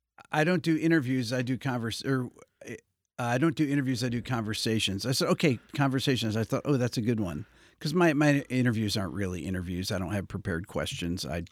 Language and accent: English; Fairport, New York, United States; I think that I can speak from growing up in Fairport and when I took lessons over in Pittsford at Northfield Music now